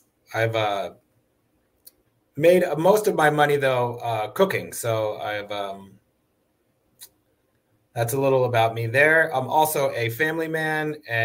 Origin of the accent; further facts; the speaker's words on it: New Jersey, United States; also born or lived in Georgia / Michigan / California / South Carolina; now in Boston, United States; I am currently here in Boston, Massachusetts. I was born in Georgia and I grew up in New Jersey.